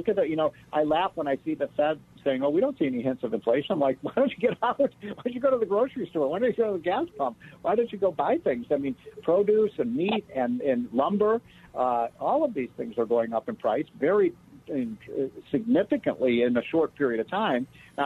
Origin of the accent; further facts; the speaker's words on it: Illinois, United States; That's New York and California, my home state of Illinois, and Rhode Island, Connecticut, New Jersey